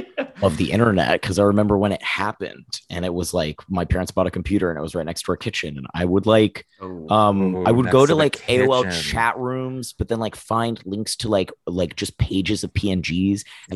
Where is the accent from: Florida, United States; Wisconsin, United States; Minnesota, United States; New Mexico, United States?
Florida, United States; Oviedo; I grew up right outside Orlando. It was this tiny town called Oviedo.